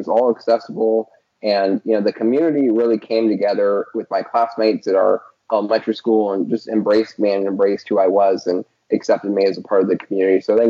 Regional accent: El Dorado Hills, California, United States; also born or lived in San Jose; so I was born in San Jose, California, and I was diagnosed 18 months.

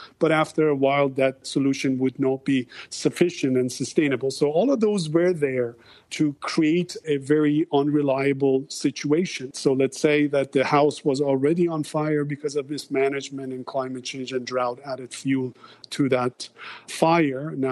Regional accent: Tehran, Tehran Province, Iran; I grew up in Tehran. That's my hometown, the capital of Iran, and it has never been like this.

